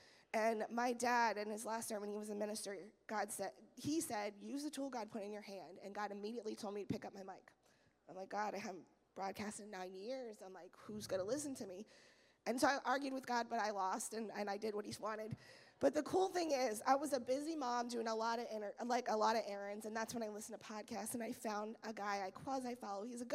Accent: Arizona, United States; I'm from Arizona. Our election was stolen

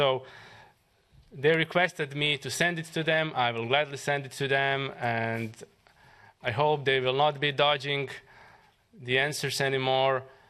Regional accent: Croatia; I come from Croatia

